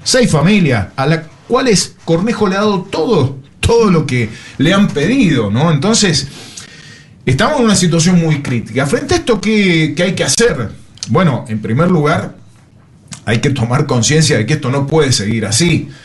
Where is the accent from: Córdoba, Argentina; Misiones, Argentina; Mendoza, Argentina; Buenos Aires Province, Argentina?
Mendoza, Argentina; Rodeo del Medio; yo soy de Rodó del Medio, no estoy viviendo allá